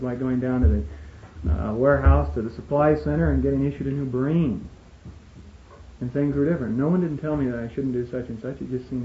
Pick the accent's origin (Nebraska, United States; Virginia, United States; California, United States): Nebraska, United States; born or raised there